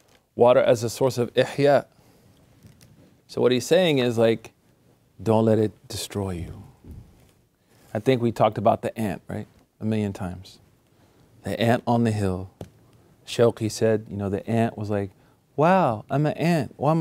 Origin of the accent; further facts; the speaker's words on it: Oklahoma, United States; I'm from Oklahoma, so Oklahoma people, we scary.